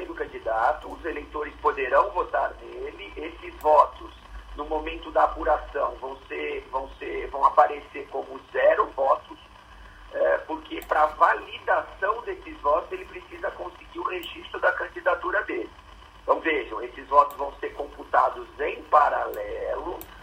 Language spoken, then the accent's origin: Portuguese; São Paulo, Brazil; eu sou do Estado de São Paulo